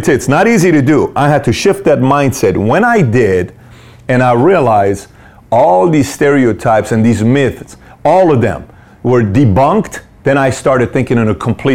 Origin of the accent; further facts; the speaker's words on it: Tehran, Tehran Province, Iran; now in United States; when we grew up in Tehran, Iran. We were in low-income families, so I've never lived in a house.